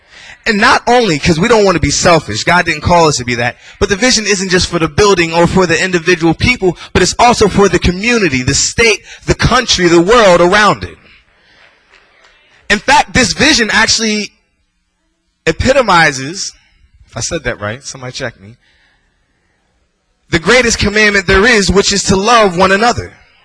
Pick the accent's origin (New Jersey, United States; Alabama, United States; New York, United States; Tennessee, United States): New Jersey, United States; Trenton; I'm from Trenton, and we run all day long just for the fun of it.